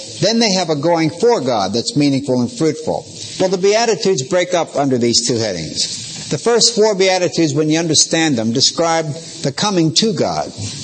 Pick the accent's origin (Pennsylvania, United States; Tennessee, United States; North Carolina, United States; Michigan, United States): Pennsylvania, United States; Pittsburgh; I'm from Pittsburgh, and that's a very depressed area now, and I was born there during the Great Depression.